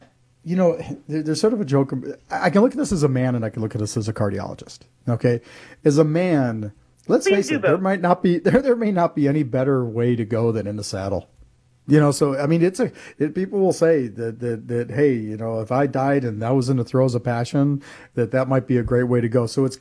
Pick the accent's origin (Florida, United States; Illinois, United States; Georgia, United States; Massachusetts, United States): Illinois, United States; Chicago; Oh, hey, growing up in Chicago, two things that caused heart attacks, the Bears and snow shoveling.